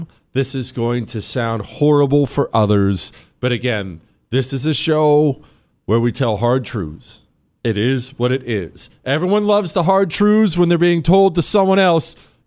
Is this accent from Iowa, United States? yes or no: yes; Iowa, United States; Jesse, I grew up in Iowa.